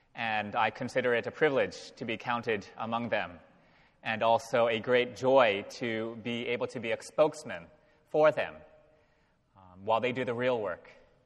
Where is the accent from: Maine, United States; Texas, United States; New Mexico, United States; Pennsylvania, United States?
Pennsylvania, United States; Philadelphia; I come from Philadelphia, the home of the Philadelphia Phillies.